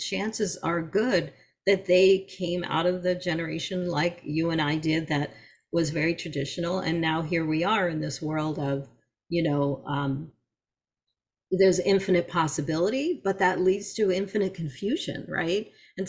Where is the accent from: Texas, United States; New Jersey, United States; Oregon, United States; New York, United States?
New York, United States; a lot of my friends are East Coast. I'm from New York. And so I just kind of lost touch with people.